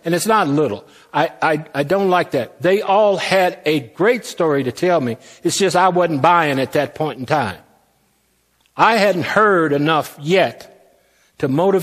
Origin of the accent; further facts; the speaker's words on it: Henderson, Kentucky, United States; now in Fruita, United States; looked like the church that I grew up in Henderson, Kentucky.